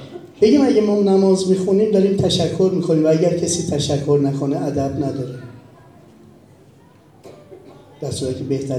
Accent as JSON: {"language": "Persian", "town": "Tehran", "region": "Tehran Province", "country": "Iran", "tie": "born or raised there", "said": "من خودم بچه تهرانم، اما مرحوم پدر و مادر از موقع ازدواج اومدن تهران تو شهرستان"}